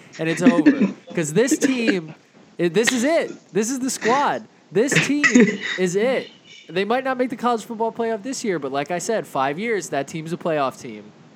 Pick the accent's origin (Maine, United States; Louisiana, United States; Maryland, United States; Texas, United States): Maryland, United States; You know, my home state did not put on, and they got absolutely shellacked by Penn State.